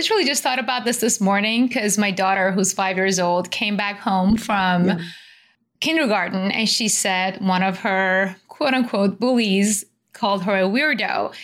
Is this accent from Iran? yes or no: yes; Iran; I was born and raised in Iran and then I was Jewish. So I was like a minority there